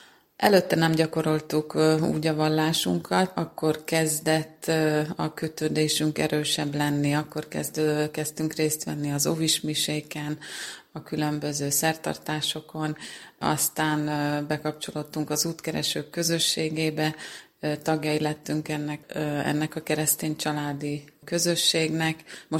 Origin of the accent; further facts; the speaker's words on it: Zalaegerszeg, Zala, Hungary; és ezen a szemináriumon a férjemmel vettem részt. Mi zalaegerszegiek vagyunk, a Mária Magdolna plébániához tartozunk